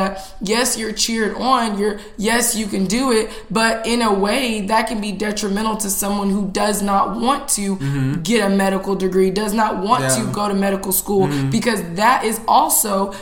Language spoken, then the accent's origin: English; Nigeria; we can talk about the differences of being both Black and being Nigerian and knowing the different cultures and the differences.